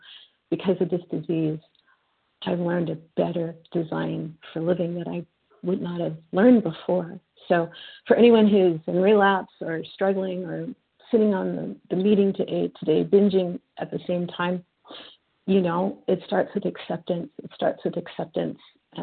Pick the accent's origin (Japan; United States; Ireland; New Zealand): United States; Texas; from Texas, recovering compulsive overeater, control freak, problem child, controller of all things in the world, recovering from all of that one day at a time.